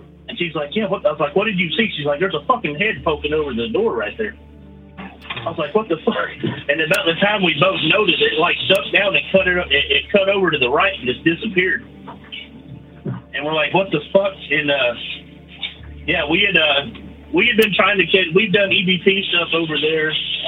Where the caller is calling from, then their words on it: Dallas, Texas, United States; Brother, hey … calling from Dallas.